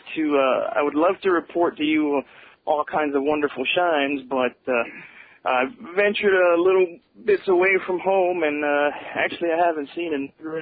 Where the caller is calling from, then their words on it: Miami, Florida, United States; I'm calling you from Miami, Dick.